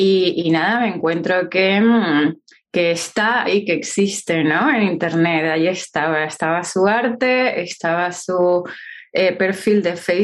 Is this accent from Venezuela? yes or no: yes; San Antonio de los Altos, Miranda, Venezuela; era de San Antonio de los Altos, que es de donde yo soy, es una ciudad dormitorio cercana a Caracas.